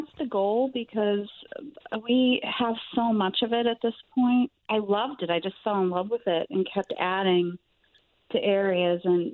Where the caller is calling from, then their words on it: Massachusetts, United States; I am calling from Cape Cod, Massachusetts.